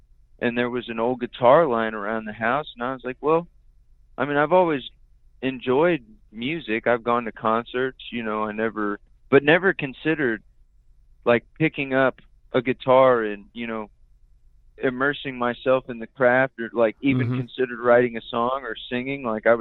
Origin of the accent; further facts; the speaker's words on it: San Antonio, Texas, United States; I grew up in San Antonio and live in San Antonio, and he lives right down the road in Bernie.